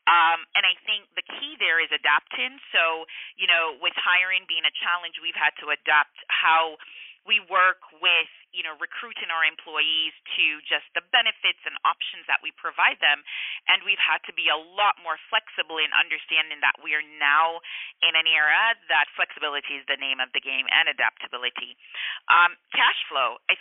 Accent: Jamaica; I was born and raised in Jamaica

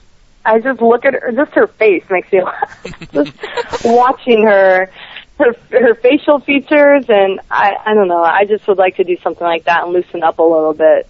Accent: Tampa, Florida, United States; because Tampa is my hometown, that we are going to be having the red carpet premiere here in Tampa

